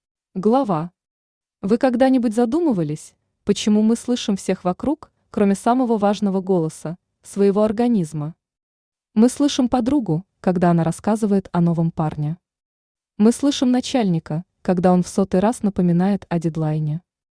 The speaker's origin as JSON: {"language": "Russian", "town": "Novokuznetsk", "region": "Kemerovo Oblast", "country": "Russia", "tie": "born or raised there", "moved": "as an adult", "lives_now": "Moscow, Russia", "said": "Родилась в Сибири, в Новокузнецке. Там я научилась быть сильной и выносливой. В 25 лет переехала в Москву, и жизнь закрутилась."}